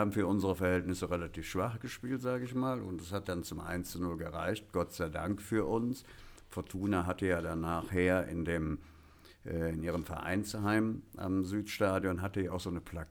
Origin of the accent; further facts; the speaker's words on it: Cologne, North Rhine-Westphalia, Germany; Ich bin in Köln-Beihenthal aufgewachsen